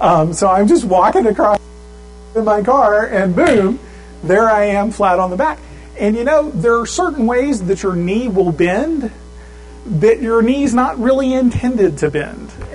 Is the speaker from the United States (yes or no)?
yes; the South, United States; moved away; I grew up in the South, and so I wasn't used to snow.